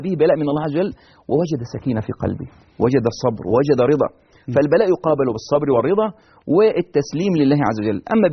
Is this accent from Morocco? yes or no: no; Egypt; ولكن لو عندنا في مصر ذبح للبدوي أو الدسوقي أو ذبح لغير الله عز وجل لا نأكل منها قط